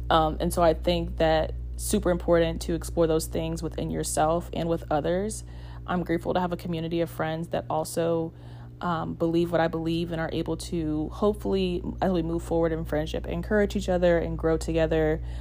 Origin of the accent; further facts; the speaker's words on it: Florida, United States; I mean, I'm from Florida, so growing up, I didn't always spend time at the beach, but when I went, it was, like, the best.